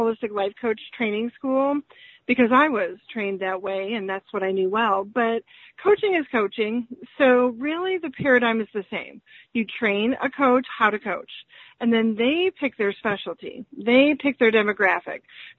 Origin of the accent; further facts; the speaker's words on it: Chicago, Illinois, United States; now in Nashville, United States; I have been a coach since 2005 in the Nashville area. I'm originally from Chicago, but when I moved here and I became a coach